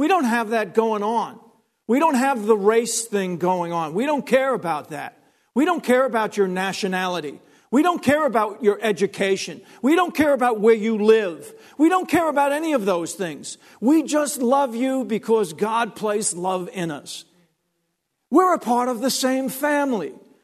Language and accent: English; Long Island, New York, United States; Of all places, I'm from Long Island.